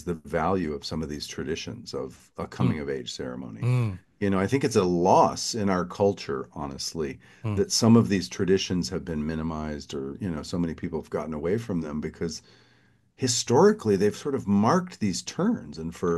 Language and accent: English; the South, United States; Growing up in the South, we had moon pies.